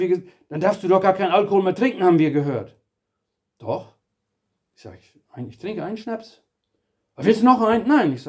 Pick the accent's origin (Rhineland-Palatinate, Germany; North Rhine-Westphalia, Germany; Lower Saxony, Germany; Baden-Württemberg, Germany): Lower Saxony, Germany; Rhede; Rhede, so heißt die Ortschaft, wo ich herkomme, im Emsland